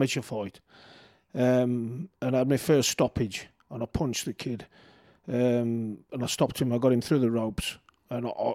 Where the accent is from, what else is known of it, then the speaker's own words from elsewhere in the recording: Tipton, West Midlands, United Kingdom; I'm from Tipton, you know